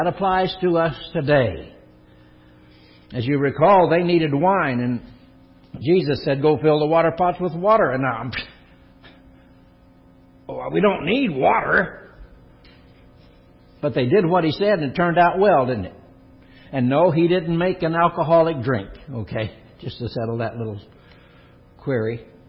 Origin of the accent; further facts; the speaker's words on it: Kentucky, United States; Well, I was brought up in Kentucky, near the racehorse farms.